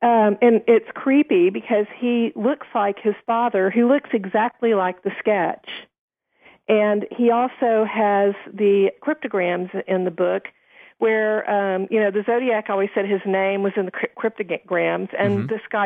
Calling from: Texas, United States; calling from Texas.

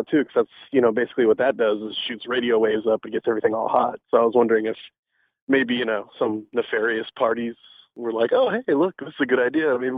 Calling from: California, United States; from Orange County.

